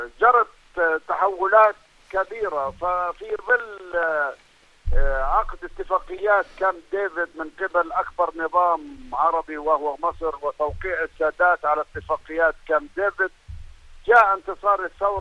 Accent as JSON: {"language": "Arabic", "country": "Palestine", "said": "علينا دور كفلسطينيين بشكل أساسي في مواجهة هذه الحلول التصفوية لقضيتنا"}